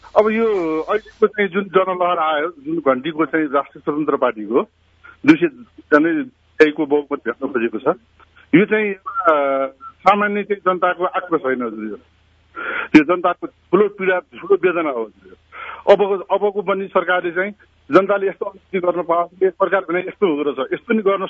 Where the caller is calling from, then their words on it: Bagmati, Nepal; म यहाँ ललितपुर जिल्ला मालसी नगरपालिका विश्वन्द्र लुङबाट.